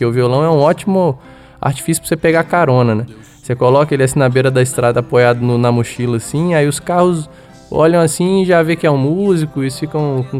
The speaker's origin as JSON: {"language": "Portuguese", "town": "Brasília", "region": "Federal District", "country": "Brazil", "tie": "born or raised there", "said": "Eu fui criado aqui em Brasília e aprendi a tocar violão com meu pai e com o meu avô também"}